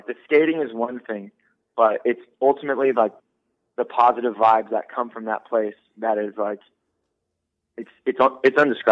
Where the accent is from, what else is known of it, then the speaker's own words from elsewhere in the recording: Fair Oaks, California, United States; I'm from Sacramento, California, or Fair Oaks, to be exact.